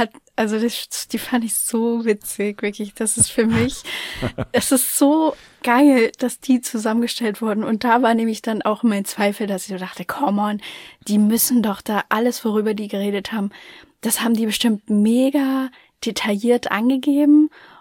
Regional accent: eastern Germany, Germany; ich komme aus dem Osten.

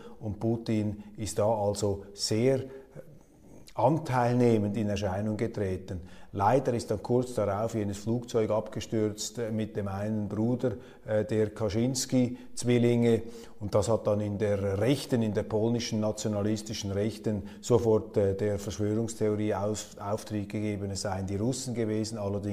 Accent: Switzerland; Für mich jetzt völlig fremd als Schweizer

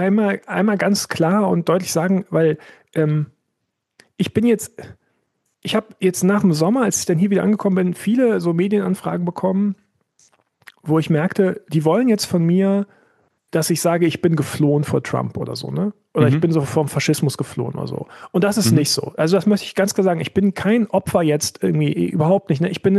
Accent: Southern Germany, Germany; Also ich komme eigentlich aus Süddeutschland

